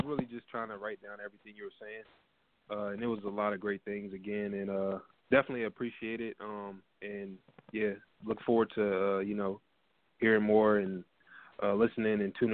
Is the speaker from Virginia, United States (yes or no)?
yes; Virginia, United States; And I'm from Virginia, so there's a lot of great producers that came out of here